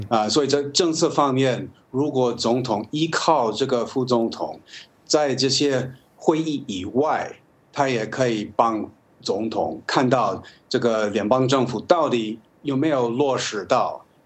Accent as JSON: {"language": "Chinese", "country": "United States", "said": "那我作为一个美国人，到任何其他国家去访问"}